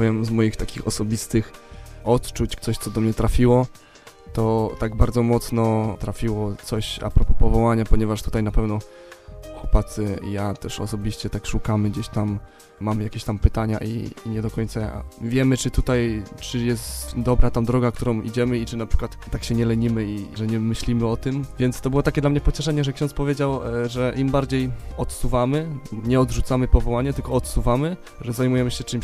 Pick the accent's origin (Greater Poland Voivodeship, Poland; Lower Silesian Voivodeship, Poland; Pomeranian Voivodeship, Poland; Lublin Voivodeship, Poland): Greater Poland Voivodeship, Poland; Kępno; Mam 18 lat, przyjechałem z Kępna.